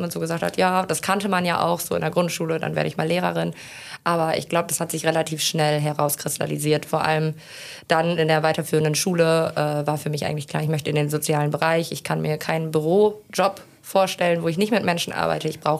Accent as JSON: {"language": "German", "town": "Meppen", "region": "Lower Saxony", "country": "Germany", "tie": "born or raised there", "said": "Ja, ich bin Emsländer Mädel. Ich bin in Meppen geboren und bin auch in Meppen aufgewachsen. Bin auch hier in Nödicke in die Kita-Kirche, Kindergarten Eichenohr gegangen und danach auf die Johannes-Gutenberg-Schule und dann aufs Windhorst-Gymnasium."}